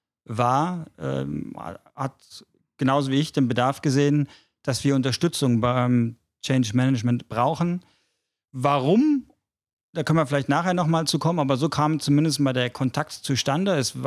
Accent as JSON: {"language": "German", "town": "Frankfurt", "region": "Hesse", "country": "Germany", "tie": "born or raised there", "said": "du bist ja zu Gast in meiner Heimatstadt hier in Frankfurt."}